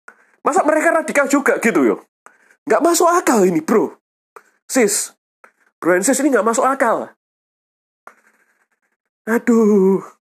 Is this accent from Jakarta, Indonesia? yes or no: no; Surabaya, East Java, Indonesia; di kota Surabaya ini kota gue.